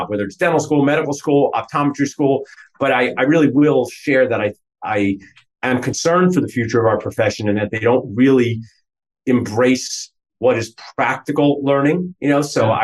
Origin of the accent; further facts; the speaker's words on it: New Jersey, United States; But I've been in this area my whole life. But I was born in New Jersey.